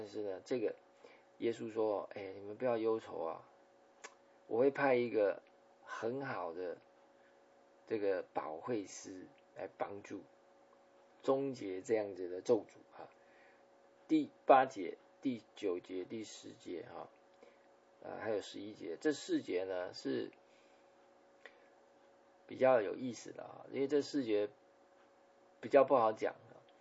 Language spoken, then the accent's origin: Chinese; China; 我们中国人说我们得罪了天啊，老天爷啊